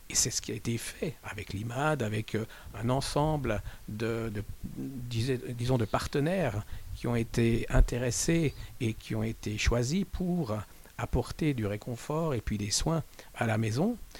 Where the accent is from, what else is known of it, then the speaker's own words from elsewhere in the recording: Jura, Switzerland; now in Geneva, Switzerland; je suis un genevois d'adoption. Hein. Je suis arrivé à Genève en 85 d'une lointaine région jurassienne.